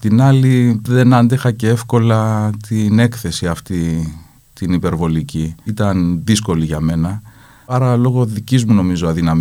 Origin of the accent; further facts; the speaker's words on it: Cyprus; η μητέρα μου είναι από τη Θεσσαλονίκη, ο πατέρας μου είναι Κύπριος. Εγώ γεννήθηκα και μεγάλωσα στην Κύπρο.